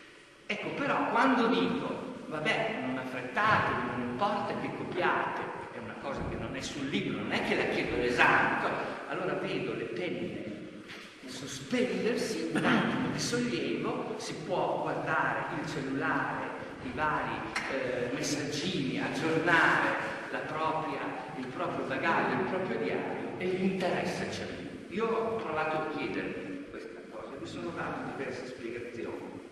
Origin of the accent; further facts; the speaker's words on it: Bologna, Emilia-Romagna, Italy; born there; Io sono nato a Bologna